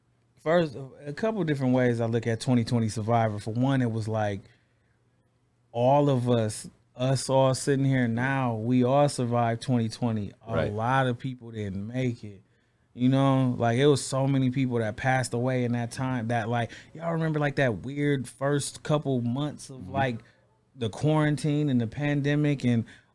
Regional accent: Flint, Michigan, United States; Because I'm from Flint, Michigan, where it's not really a lot of people

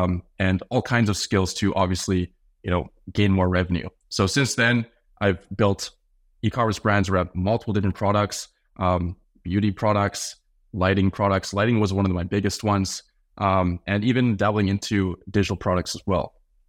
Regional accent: Canada; As a Canadian

